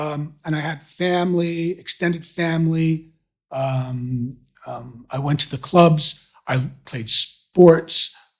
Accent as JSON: {"language": "English", "country": "New Zealand", "tie": "born there", "also_born_or_lived": "United States", "said": "And so I was born in New Zealand. And lived in the States."}